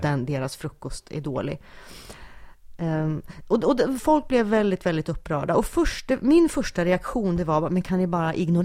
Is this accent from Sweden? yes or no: yes; Stockholm, Stockholm County, Sweden; Ja, jag är stockholmare som verkligen, åh, nu är det julmarknad i Gamla stan.